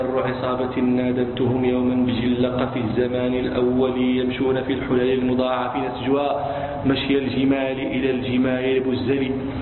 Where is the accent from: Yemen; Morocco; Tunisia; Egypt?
Morocco; أنا مغربي، أنتم تفسرون لابن اللبون، أنا ما أعرفه إلا في الشعر، ما أراه في الرباط.